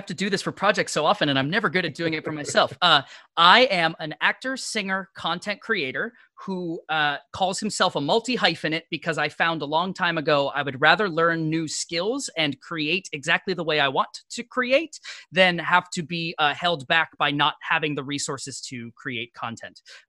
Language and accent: English; Maine, United States; I want to go to a big city. I'm from Maine. Like, I need to be in an urban environment.